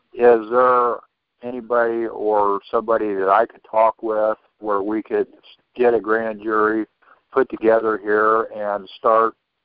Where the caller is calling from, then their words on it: Illinois, United States; I'm from Illinois.